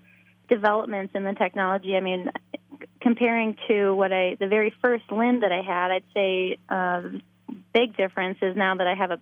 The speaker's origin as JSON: {"language": "English", "town": "Rochester", "region": "Minnesota", "country": "United States", "tie": "born or raised there", "lives_now": "Michigan, United States", "said": "So I grew up in Rochester, Minnesota, home of the Mayo Clinic, and I've been living in Michigan for the past 8 years."}